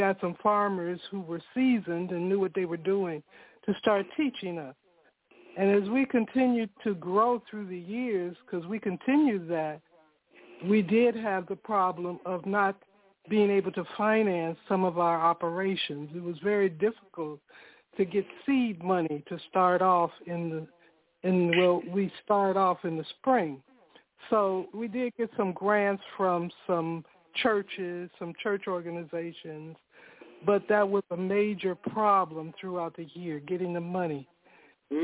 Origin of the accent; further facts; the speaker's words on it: Chicago, Illinois, United States; also born or lived in Tennessee, United States; I began farming in 1966-67 in Tennessee. A group of us from the city, I was born and raised in Chicago, but a group of us from the city